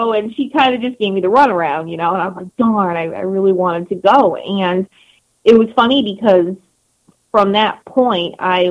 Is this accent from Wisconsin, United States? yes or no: no; Rhode Island, United States; because I grew up in Rhode Island, the ocean state, and I grew up on the ocean up until the age of 7, and then I moved, like, 5 miles away to my grandmother's house, which was on a lake.